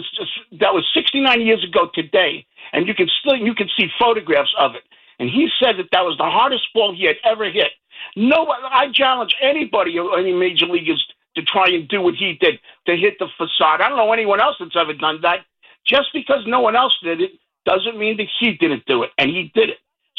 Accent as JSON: {"language": "English", "town": "Bronx", "region": "New York", "country": "United States", "tie": "born or raised there", "said": "because I grew up in the Bronx. All my friends were Yankee fans."}